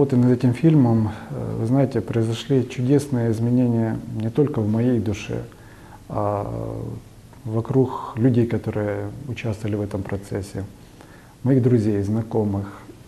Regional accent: Donetsk, Donetsk Oblast, Ukraine; Да, я родом из Украины, из Донецка.

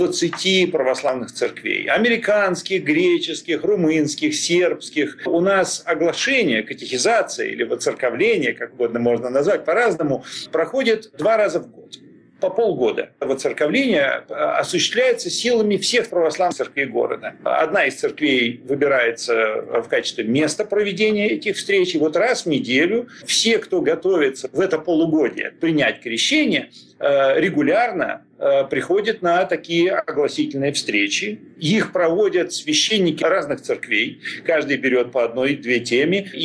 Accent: Moscow, Russia; now in United States; Я живу в Америке со своей семьей последние 25 лет, хотя родился и вырос в Москве.

